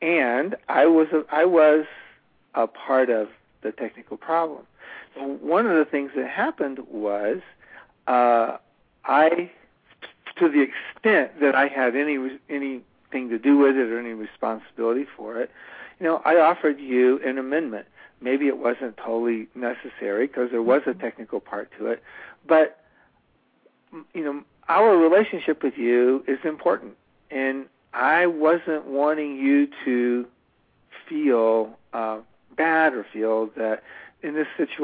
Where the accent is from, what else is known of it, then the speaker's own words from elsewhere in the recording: the South, United States; You know, I was raised in the South